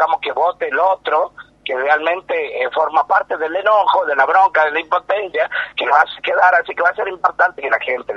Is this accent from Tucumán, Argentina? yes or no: yes; Tucumán, Argentina; A nosotros como tucumanos nos hubiese gustado